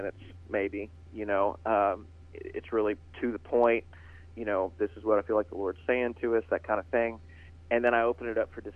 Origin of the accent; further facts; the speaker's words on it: Kentucky, United States; originally from Breckenridge County, believe it or not.